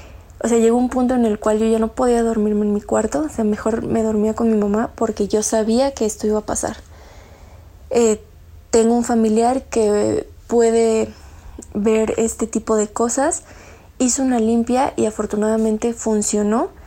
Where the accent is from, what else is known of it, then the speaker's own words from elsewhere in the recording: State of Mexico, Mexico; soy del Estado de México.